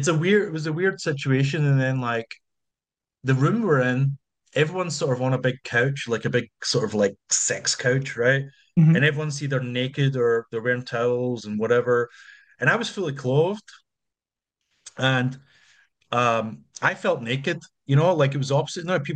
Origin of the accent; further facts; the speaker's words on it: Scotland, United Kingdom; Scottish, we're just Scottish people are, or you people in the UK generally